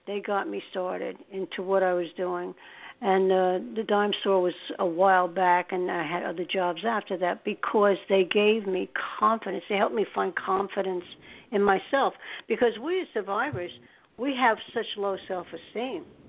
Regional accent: New York City, New York, United States; He would take me to Sardi's in New York City because I'm a New Yorker.

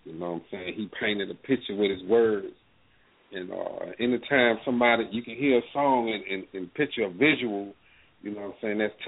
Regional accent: Baton Rouge, Louisiana, United States; I come from Baton Rouge, Louisiana, man. And I come from having nothing, you know.

